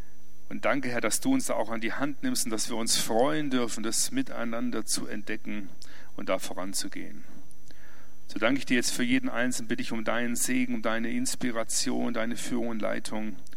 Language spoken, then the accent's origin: German; Freiburg im Breisgau, Baden-Württemberg, Germany; Ich komme aus Freiburg im Breisgau.